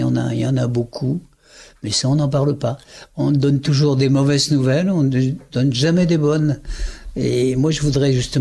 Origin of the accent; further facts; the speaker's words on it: Wallonia, Belgium; Oui, je suis Wallon, c'est sûr. En Wallonie, on parle plusieurs langues. On parle l'allemand, le flamand et le français. Et le français, et dans ma région, on parle aussi le Wallon, qui est une langue...